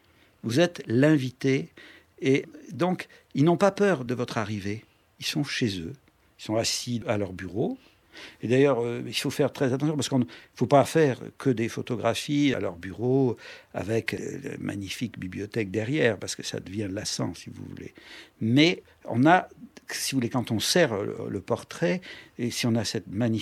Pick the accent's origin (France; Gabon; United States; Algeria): France; Auvergne-Rhône-Alpes; Moi je suis du Sud-Est, je suis de la Drôme, et j'aime énormément rencontrer les gens.